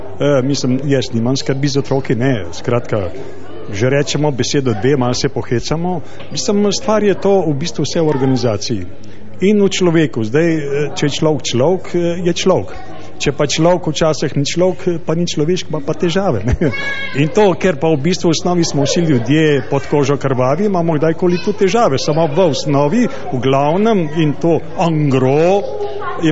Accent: Tržič, Upper Carniola, Slovenia; iz Krana, pravzaprav iz Tržjoga. Če vam je znano, kje to, to je v bistvu največje mesto pred Kranjem, da je v bistvu stane že malo po jarmoli in smo da že Krančani.

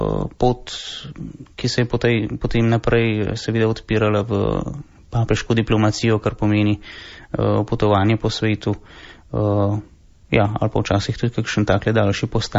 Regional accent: Kokrica, Upper Carniola, Slovenia; Doma sem blizu Kranja, iz župnije Kokrica.

